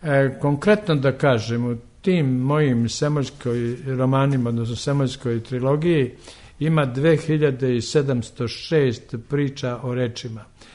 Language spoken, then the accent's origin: Serbian; Krnja Jela, Šavnik Municipality, Montenegro; born there; a ja sam rođen u Krnjojeli koja je na drugom kraju tog predela